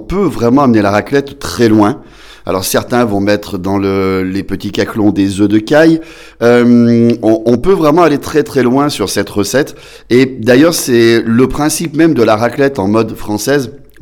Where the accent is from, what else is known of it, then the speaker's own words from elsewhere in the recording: France; Allons, on est français ou on l'est pas.